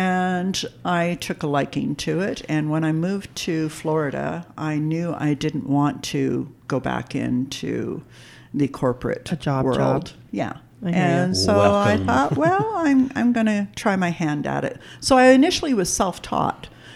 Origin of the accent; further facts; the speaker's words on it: Ontario, Canada; moved away as an adult; also born or lived in Vancouver; now in Las Vegas, United States; Northern Ontario is where I was born, but I spent 21 years in Vancouver, British